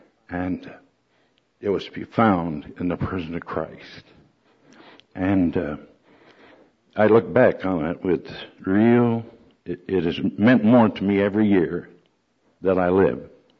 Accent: Whittier, California, United States; in Whittier High School, I was born in Whittier, June 30th, 1912. And I went to school with Richard Nixon.

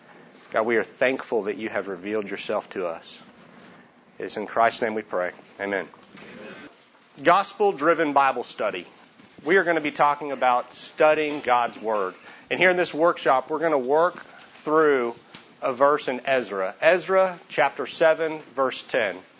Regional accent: Plano, Texas, United States; I'm from Plano, Texas.

